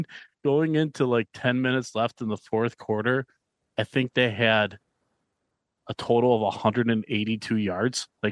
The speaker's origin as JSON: {"language": "English", "town": "Buffalo", "region": "New York", "country": "United States", "tie": "born or raised there", "said": "they're my hometown team, so I root for them. I am a Buffalo Bandits fan."}